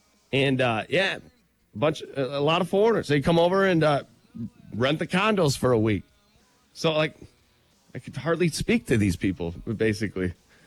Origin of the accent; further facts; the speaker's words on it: Michigan, United States; I mean, I'm from Michigan. I was so burnt.